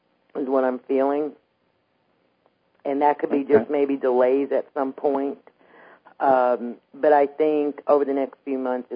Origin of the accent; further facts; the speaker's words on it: New York, United States; born there; I said I was born on the Lower East Side of New York.